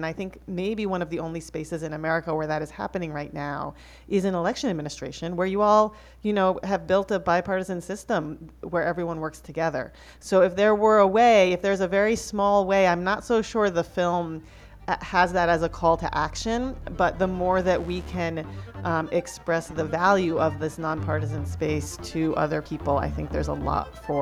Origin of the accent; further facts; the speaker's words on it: Massachusetts, United States; And as somebody who comes from a very liberal part of the country, I come from Massachusetts